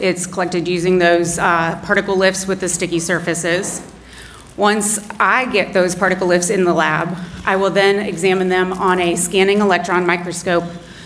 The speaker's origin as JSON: {"language": "English", "region": "Ohio", "country": "United States", "tie": "born or raised there", "said": "So I grew up in Ohio. I was born and raised there."}